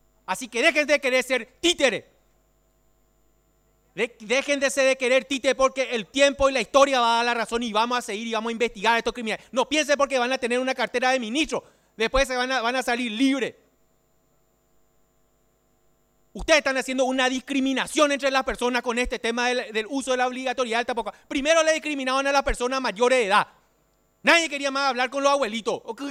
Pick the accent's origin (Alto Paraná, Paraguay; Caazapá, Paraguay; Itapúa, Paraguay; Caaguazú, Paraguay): Alto Paraná, Paraguay; Nosotros que somos de Alto Paraná, que somos una tierra rica.